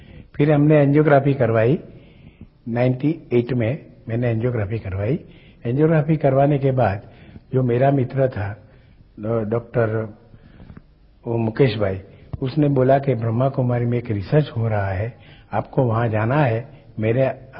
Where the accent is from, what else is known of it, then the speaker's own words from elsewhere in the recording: Ahmedabad, Gujarat, India; और मैं अहमदाबाद से हूँ. मैं पेशे से सिविल इंजीनियर गुजरात गवर्नमेंट में था.